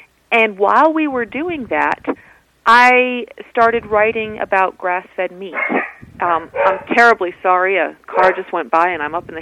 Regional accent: New York, United States; And I grew up in Appalachian culture. So down in the valleys, people were commuting into Albany, New York, into the capital, and were professional and things like that.

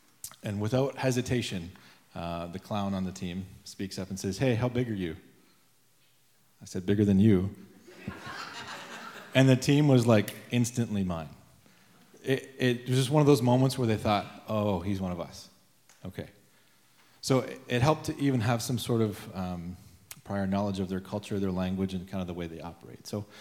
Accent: Windsor, Ontario, Canada; I've had some experience in the past in Windsor, in my hometown where I grew up, working with a hockey team.

